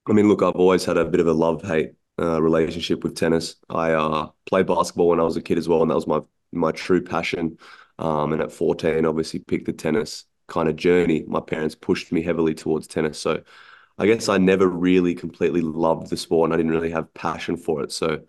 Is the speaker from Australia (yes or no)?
yes; Australia; I was from Australia and I was traveling 6-7 months a year away from my family.